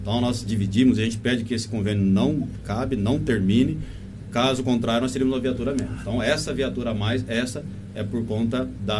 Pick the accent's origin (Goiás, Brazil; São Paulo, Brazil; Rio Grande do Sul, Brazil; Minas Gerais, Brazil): São Paulo, Brazil; Jaboticabal; não sou daqui, sou de Jaboticabal, né?